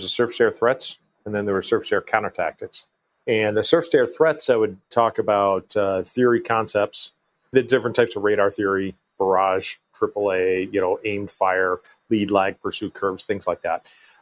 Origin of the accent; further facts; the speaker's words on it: New York, United States; I grew up in Western New York, went down, graduated high school down by New York City, went to the Naval Academy, graduated in 93